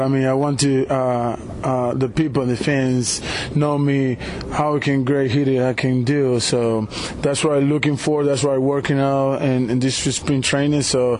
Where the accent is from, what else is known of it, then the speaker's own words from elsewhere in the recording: Venezuela; English is a second language; moved away as an adult; I'm from Venezuela. I'm grew up in a little city.